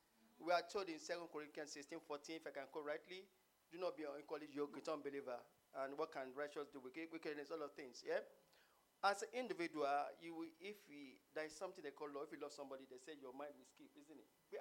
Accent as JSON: {"language": "English", "town": "Remo", "region": "Ogun", "country": "Nigeria", "said": "In my village, I'm from Remo."}